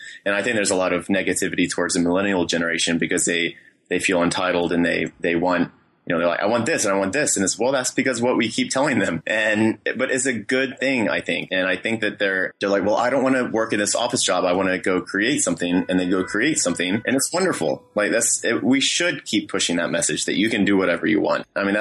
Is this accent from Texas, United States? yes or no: yes; Driftwood, Texas, United States; now in New York City, United States; even though I live here in New York City, I'm not from here. I'm from Driftwood, Texas.